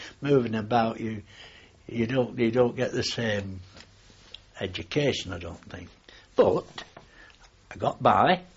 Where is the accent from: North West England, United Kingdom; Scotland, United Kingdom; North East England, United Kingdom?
North West England, United Kingdom; Manchester; also born or lived in Blackburn; I was brought up in Blackburn, and eventually, about the age of 9, we moved to Manchester, where I lived with my mother and grandparent, who was publican in the licensing trade.